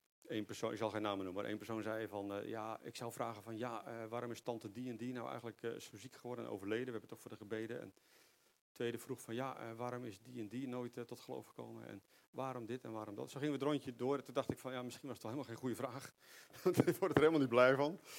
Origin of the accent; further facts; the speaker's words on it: Netherlands; Ik denk dat wij als Nederlanders ook heel erg houden van waarom vragen.